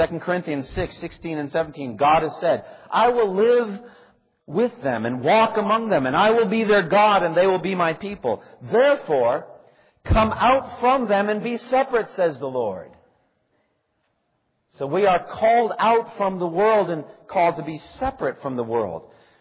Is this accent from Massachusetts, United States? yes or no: yes; Massachusetts, United States; For myself, I was raised in Eastern Massachusetts as an Irish Catholic kid. I was an altar boy. And I went to St. Jeremiah's Church and St. Anselm's Church.